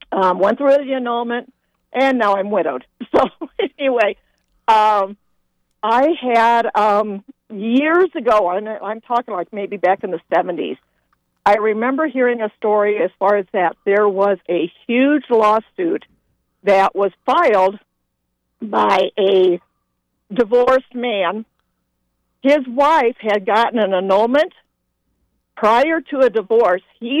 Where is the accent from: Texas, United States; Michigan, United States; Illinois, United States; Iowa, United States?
Iowa, United States; and I grew up in Iowa